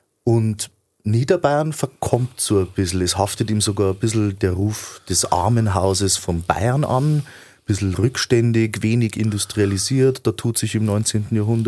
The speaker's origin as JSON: {"language": "German", "country": "Austria", "said": "Meine Perspektive als Österreicher"}